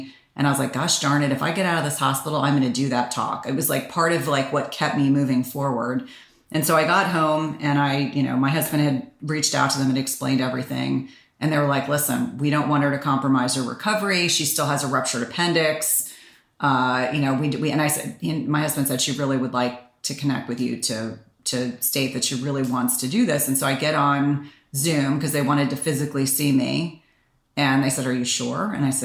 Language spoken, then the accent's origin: English; Columbia, South Carolina, United States; born there; I was born in South Carolina. I still have family in South Carolina. I feel drawn to South Carolina.